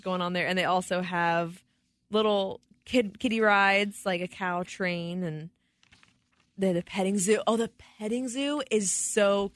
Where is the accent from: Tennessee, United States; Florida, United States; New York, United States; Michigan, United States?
Florida, United States; Bradenton; The first one I'm going to say is the beloved for me in my hometown of Bradenton, Florida, Hunsader Farms.